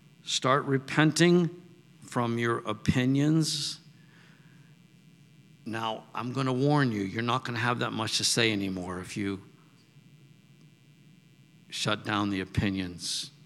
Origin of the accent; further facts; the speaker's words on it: United States; Like right here, here's my card. I'm an American, and I can have a lot of opinions and, you know, unverified whatever.